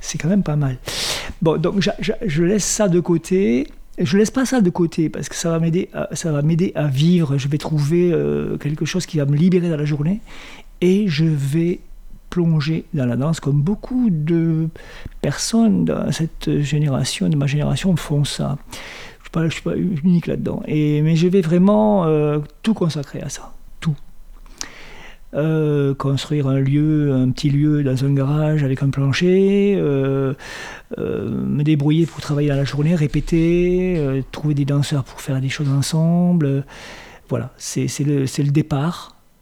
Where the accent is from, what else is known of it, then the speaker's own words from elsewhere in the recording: Béziers, Occitanie, France; je viens de Béziers, dans une ville qui a été la ville de Jean Moulin.